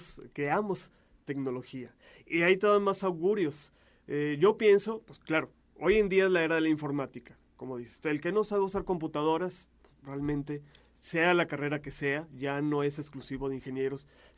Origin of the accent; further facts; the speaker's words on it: Torreón, Coahuila, Mexico; como mexicanos, como coahuilenses, como torrenenses